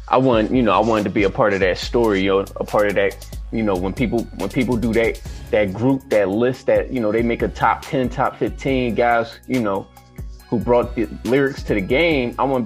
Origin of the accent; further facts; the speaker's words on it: Philadelphia, Pennsylvania, United States; I live in Uptown Philly. I was born in North Philly, family out in West, so you know, I'm a little spread out, but all in all, from Philly, PA, East Side, you know how it is, man.